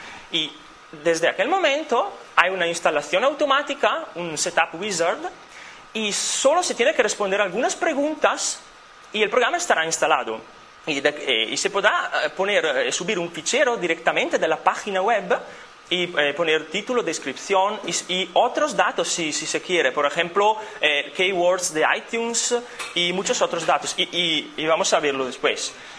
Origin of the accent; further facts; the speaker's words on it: Italy; Spanish is a second language; soy italiano, soy estudiante todavía